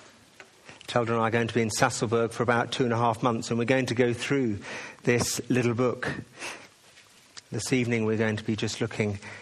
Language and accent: English; England, United Kingdom; Well, you know now that I'm from England.